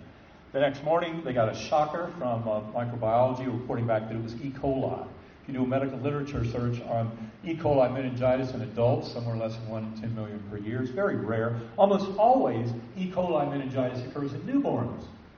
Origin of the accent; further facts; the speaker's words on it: North Carolina, United States; it's not exactly what I might have been taught in my Methodist church growing up in North Carolina.